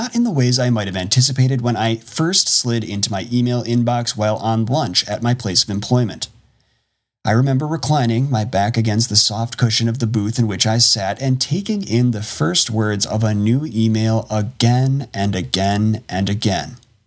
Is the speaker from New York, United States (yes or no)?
no; Wisconsin, United States; I believed if I spent hours coordinating and scheduling a book tour around my home state, that my mere appearance in those places would be enough to drive out at least a handful of readers at each location, all of whom would be eager to hear from a fellow Wisconsinite turned author.